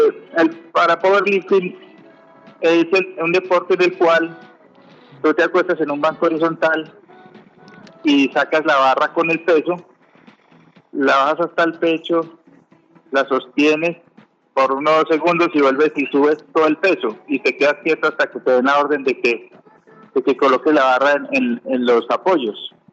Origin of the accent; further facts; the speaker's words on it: Armenia, Quindío, Colombia; moved away as an adult; now in Pereira, Colombia; Hace 10 años me vine de Armenia para acá, para Pereira, a trabajar.